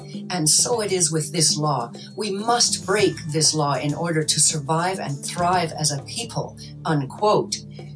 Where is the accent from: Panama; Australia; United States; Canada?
Canada; from Canada, a former political prisoner.